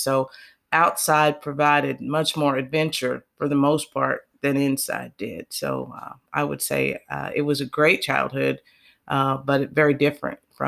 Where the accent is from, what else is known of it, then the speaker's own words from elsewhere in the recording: St. Joseph, Missouri, United States; Destiny, I've lived in St. Joseph, Missouri all of my life.